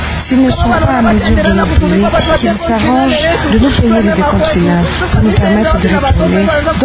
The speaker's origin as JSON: {"language": "French", "region": "Équateur", "country": "DR Congo", "said": "Quand je suis originaire de l'Équateur, nous sommes arrivés ici avec nos 10 enfants."}